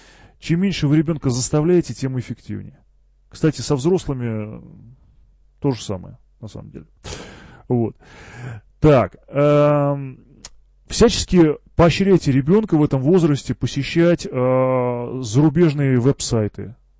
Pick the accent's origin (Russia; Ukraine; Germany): Germany; Я вот сам вырос в Германии